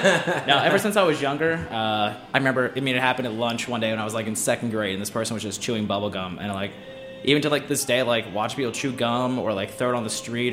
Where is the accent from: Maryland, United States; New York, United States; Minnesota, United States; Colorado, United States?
Maryland, United States; Phoenix; I grew up in Phoenix, Maryland, right below the yes. right south of the Pennsylvania.